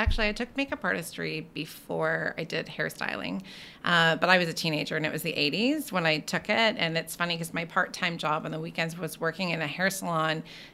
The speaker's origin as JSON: {"language": "English", "region": "Ontario", "country": "Canada", "said": "Since I'm from Ontario, there was only 2 trade schools at that time you can go to, one in London, Ontario, and one in Toronto."}